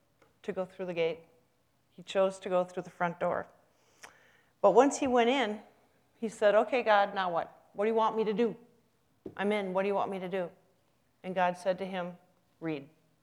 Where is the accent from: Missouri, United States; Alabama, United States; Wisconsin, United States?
Wisconsin, United States; Poynette; I was driving down to Poinet, Wisconsin, my hometown